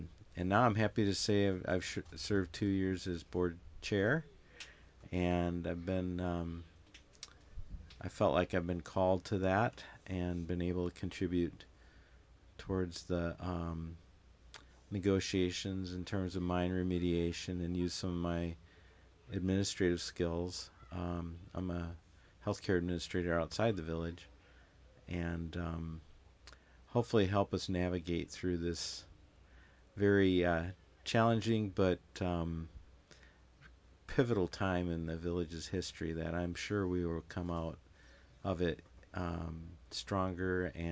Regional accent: Snohomish, Washington, United States; I'm from Snohomish, Washington.

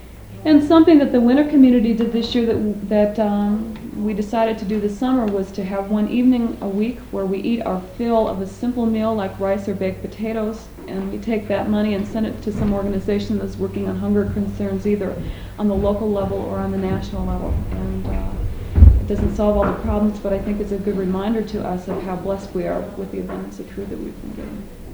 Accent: Midwest, United States; a bit more varied fare than just the meat and potatoes diet that I grew up on in the Midwest.

